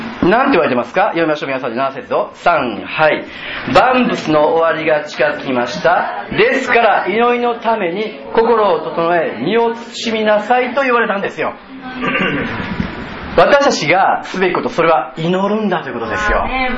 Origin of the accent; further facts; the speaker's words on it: Kyoto, Japan; 私生粋の京都人なんで